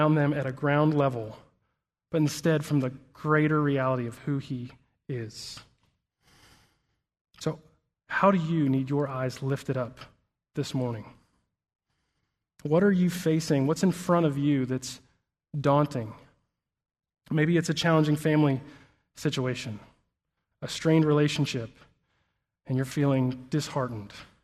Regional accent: Alabama, United States; I mentioned that we moved here from Alabama, and in Alabama it's pretty rare to get a really deep freeze

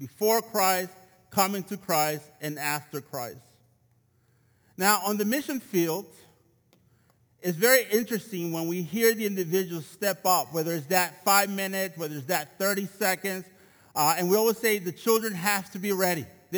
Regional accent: El Salvador; And I was like, I'm from El Salvador.

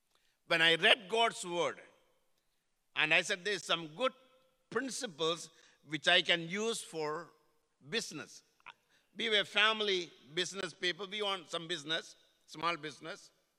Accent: South India, India; moved away as an adult; also born or lived in New Delhi; When I was 22 years of age, I came to New Delhi from South India to North India

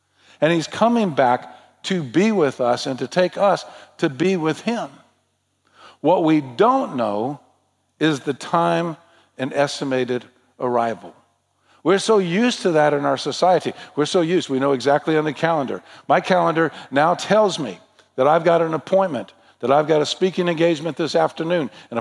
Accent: New Mexico, United States; much like where I grew up in New Mexico, where you can look across the horizon for thousands and thousands of miles

